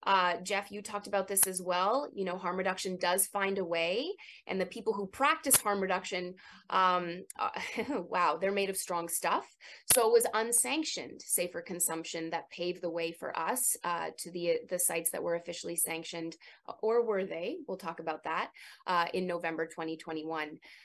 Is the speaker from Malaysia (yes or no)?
no; Canada; I am a dual citizen. I was born and raised in Canada